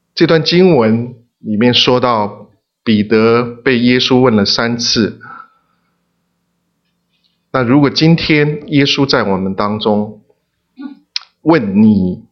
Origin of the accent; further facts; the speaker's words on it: China; 我想也许我们中国人比较少哈